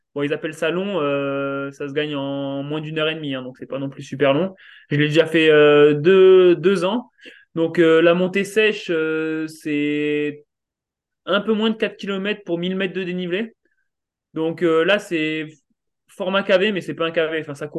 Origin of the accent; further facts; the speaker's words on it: France; Puis comme on est français, on est chauvin.